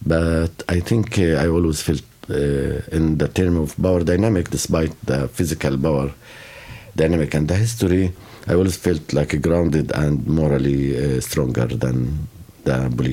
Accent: Jerusalem, Palestine; Yeah, so I grew up around Jerusalem, so I know a little Hebrew, like music, maybe more.

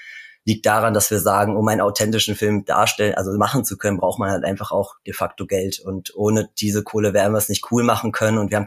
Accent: Münster, North Rhine-Westphalia, Germany; Wir kommen aus Münster in Nordrhein-Westfalen.

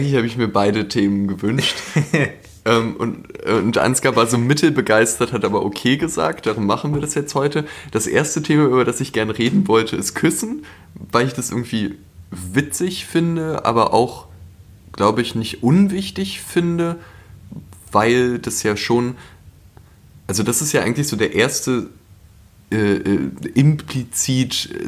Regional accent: Berlin, Germany; born or raised there

